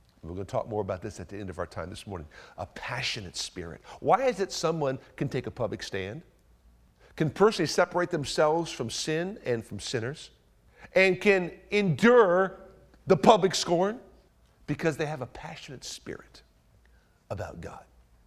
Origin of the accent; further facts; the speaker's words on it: Delaware, United States; I can recall growing up in Delaware that there was a church